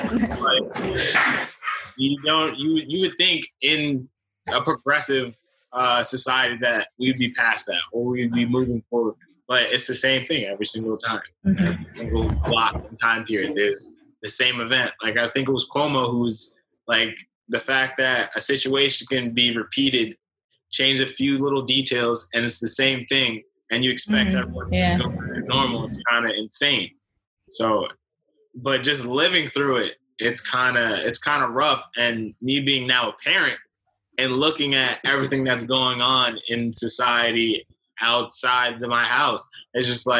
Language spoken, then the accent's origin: English; United States; us growing up in Montgomery County, it's so diverse that you don't even notice.